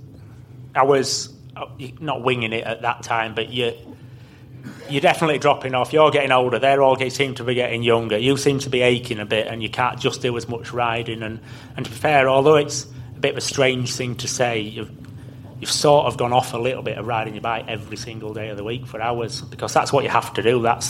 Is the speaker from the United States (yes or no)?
no; Yorkshire and the Humber, United Kingdom; I'm from Yorkshire.